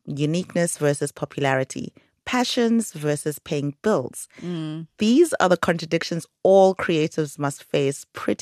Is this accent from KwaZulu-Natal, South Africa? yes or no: yes; Durban, KwaZulu-Natal, South Africa; we've invited Fezeka Mkabela, who's dialing in from Durban, my hometown